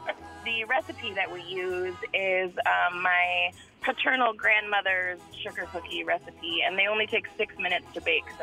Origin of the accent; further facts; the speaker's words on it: Bloomington, Illinois, United States; I am from Bloomington, Illinois.